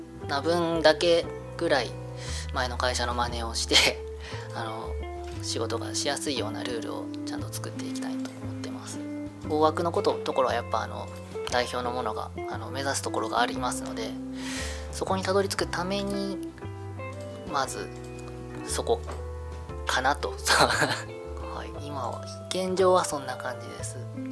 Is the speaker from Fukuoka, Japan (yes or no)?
yes; Itoshima, Fukuoka, Japan; also born or lived in Kansai; 私は出身は福岡県糸島市の出身です。で、今まではその学生上がり、就職は関西で就職して7年間関西に住んでました。